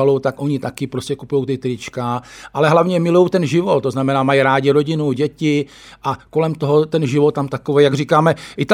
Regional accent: Bohemia, Czechia; já jsem z Čech, Josona Republika Čeka

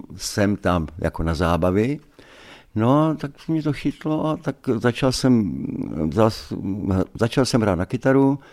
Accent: Hulín, Zlín Region, Czechia; Já jsem chodil zpívat 9 let do dětského pěveckého sboru tam u nás v Hulíně.

